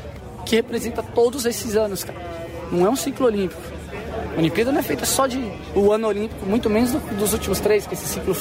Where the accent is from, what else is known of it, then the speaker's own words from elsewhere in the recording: Brasília, Federal District, Brazil; Eu sou de Brasília. Eu cresci com o Joaquim Cruz.